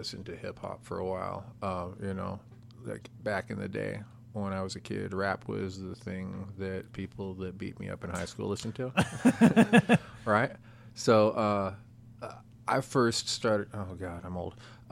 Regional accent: Washington, United States; I grew up 60 miles outside of Seattle in the early 90s.

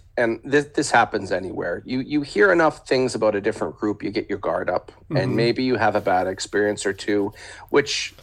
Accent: Ontario, Canada; I was born in Southern Ontario. I lived on a farm just outside of the Hamilton Airport, and I went to school at Wayne Gretzky's hometown.

